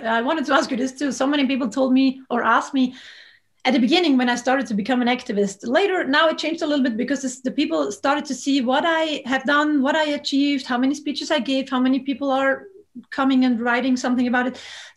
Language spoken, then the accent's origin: English; Trentino-Alto Adige, Italy; first language German; English is a second language; Well, I live in Italy. I was born in Italy. It's the northern part. We normally speak German. So it was part of Austria before. Now it's part of Italy.